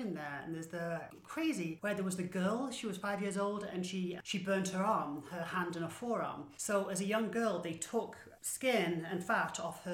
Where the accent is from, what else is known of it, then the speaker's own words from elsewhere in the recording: England, United Kingdom; So I am English, you can tell.